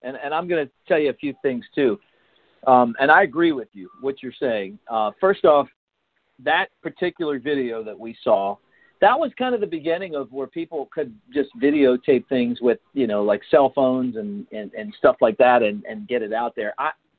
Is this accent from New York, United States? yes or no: no; Baltimore, Maryland, United States; and growing up in Baltimore, you remember Earl Weaver was famous for those lines.